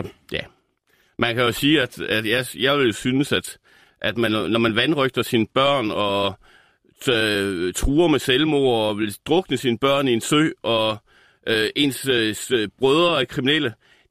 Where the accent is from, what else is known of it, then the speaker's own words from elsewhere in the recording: Fredericia, Region of Southern Denmark, Denmark; jeg er født i Fredericia. Jeg er vokset op i en forstad, der hedder Ertøs, som er sådan en villakvarter, som er til jo næsten alle provinsbyer.